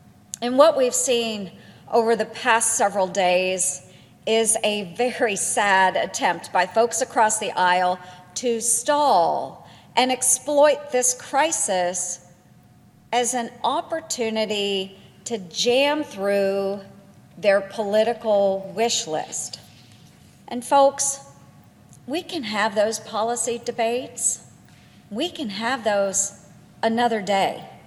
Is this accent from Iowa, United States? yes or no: yes; Iowa, United States; I also think about the seniors across my home state of Iowa